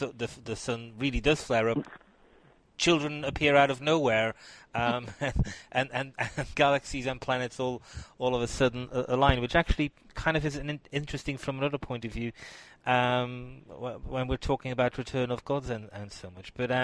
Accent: Flanders, Belgium; English is a second language; I grew up in Flanders.

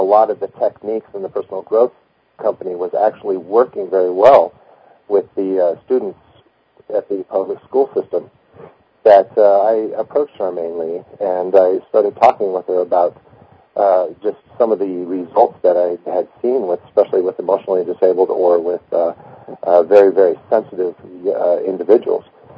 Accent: Golden, Colorado, United States; My background is that I grew up in Golden, Colorado. I like to say I grew up in on Coors Beer, and went through the public school system there.

